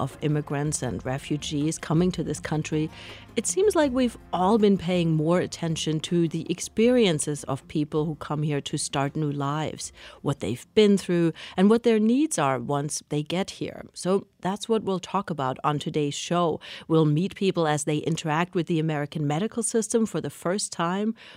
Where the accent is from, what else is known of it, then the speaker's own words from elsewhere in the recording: Germany; now in United States; Some, like me, come here as immigrants. I will never forget arriving in Philadelphia in the 90s. I came from Germany